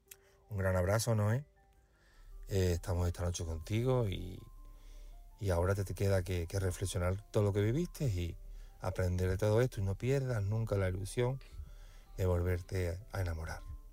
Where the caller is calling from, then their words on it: Seville, Andalusia, Spain; de Sevilla y llamo para apoyar esta noche